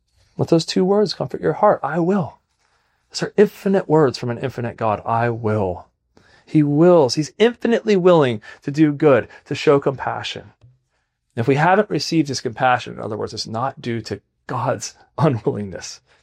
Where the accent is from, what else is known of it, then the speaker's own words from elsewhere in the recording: New York, United States; Now as a New Yorker, I kind of get that. Like we know how to wait in line.